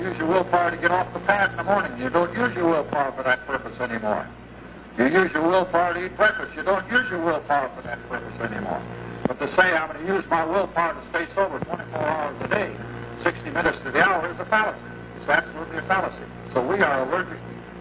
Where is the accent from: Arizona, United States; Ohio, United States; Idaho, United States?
Idaho, United States; Coeur d'Alene; I was so glad that they invited me to talk in my hometown, you can't believe it. Because we come up there every year, see tonight. We come up there and get a taste of heaven here in Coeur d'Alene.